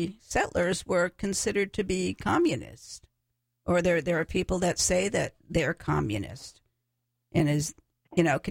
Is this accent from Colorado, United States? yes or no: no; Massachusetts, United States; And I grew up in Massachusetts, where we were surrounded by all of this history